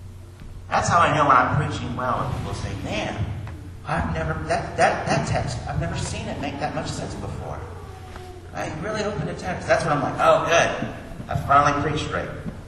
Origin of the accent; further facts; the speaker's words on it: Kansas City, Missouri, United States; I grew up in Kansas City. The Chiefs don't win.